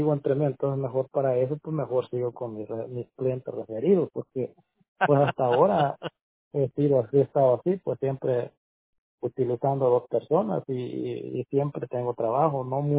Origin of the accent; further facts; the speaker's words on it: Guatemala; Yo soy de Guatemala, Chapín.